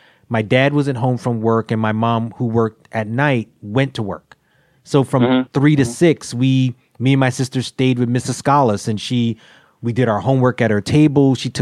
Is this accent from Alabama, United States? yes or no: no; Brownsville, New York, United States; it reminded me of my own story growing up in Brownsville, where my landlord was not my enemy.